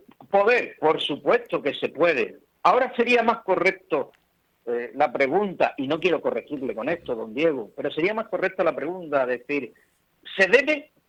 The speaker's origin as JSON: {"language": "Spanish", "country": "Spain", "said": "los españoles no somos españoles"}